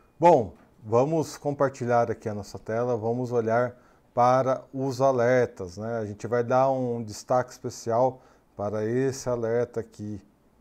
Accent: Socorro, São Paulo, Brazil; pertinho de Socorro, minha cidade natal.

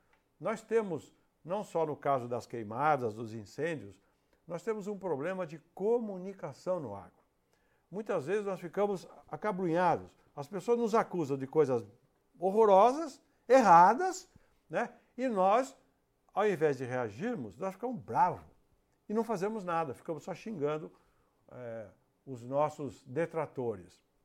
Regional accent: Araras, São Paulo, Brazil; fui para Araras, minha terra natal, aqui no interior de São Paulo.

